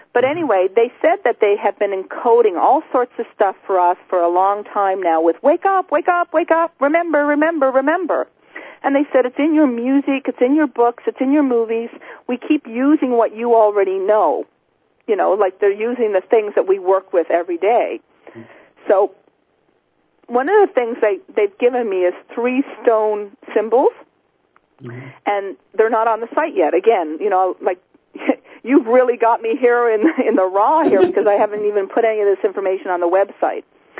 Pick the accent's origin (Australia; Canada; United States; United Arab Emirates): Canada; Newfoundland and Labrador; I was like, gee, I thought I was a Newfoundlander from Canada.